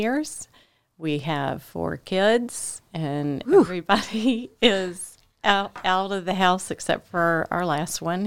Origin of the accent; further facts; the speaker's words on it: Atlanta, Georgia, United States; born there; now in Augusta, United States; I was born in Atlanta and then went off to college and came to Augusta for medical school. And I've been here ever since, so for 30 years.